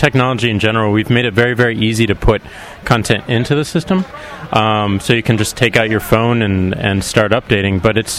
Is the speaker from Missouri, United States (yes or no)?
yes; St. Louis, Missouri, United States; I have to be. I'm from St. Louis.